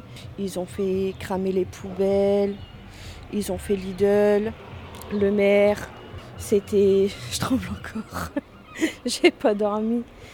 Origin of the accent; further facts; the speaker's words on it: Boulogne, France; born there; je suis née à Boulogne, moi.